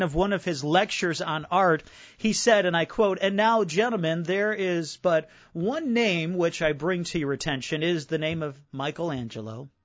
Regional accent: Chicago, Illinois, United States; Growing up in Chicago, I think of Michael Jordan.

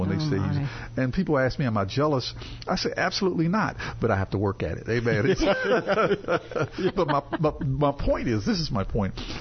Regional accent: Charleston, West Virginia, United States; I grew up on Page Street in Charleston, West Virginia.

